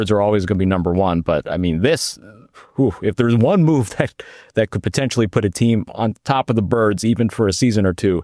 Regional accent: Philippines; I'm Filipino, and the Filipinos love basketball.

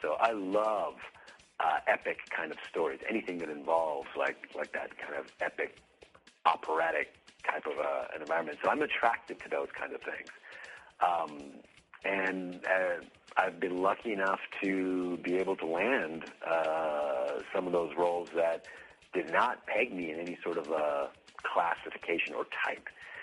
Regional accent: Canada; born there; I'm born in Canada, so I'm a Canadian-born artist of mixed ethnicity, a little Persian Indian and Lebanese in me.

